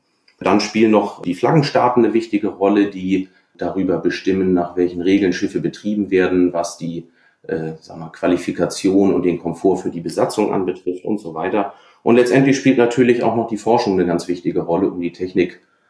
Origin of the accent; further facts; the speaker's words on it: Hamburg, Germany; Ich bin an der Elbe aufgewachsen und habe regelmäßig die Riesenpötte vorbeifahren sehen.